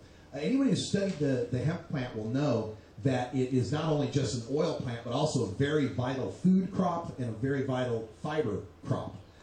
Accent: Portland, Oregon, United States; I'm from Portland, Oregon, and in Portland, Oregon, I'm a medical marijuana card holder

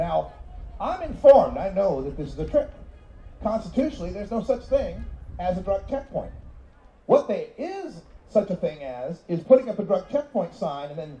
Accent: Boise, Idaho, United States; I'm originally from Boise, Idaho.

